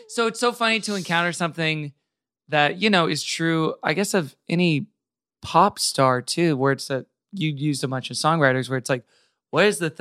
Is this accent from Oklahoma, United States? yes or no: yes; Tulsa, Oklahoma, United States; born there; So I was born in Tulsa, Oklahoma as well.